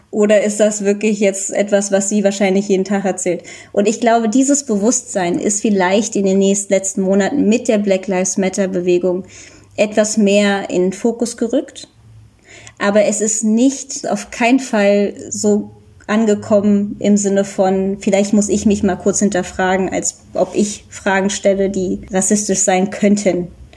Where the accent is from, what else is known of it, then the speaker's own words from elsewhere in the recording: Germany; ich bin ja auch Deutsche und habe halt indische Eltern.